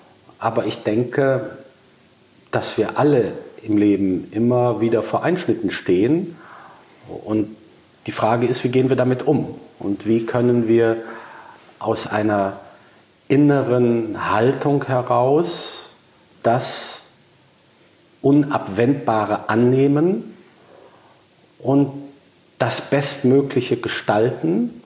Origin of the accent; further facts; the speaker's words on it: North Rhine-Westphalia, Germany; in dem Münsterland, wo ich groß geworden bin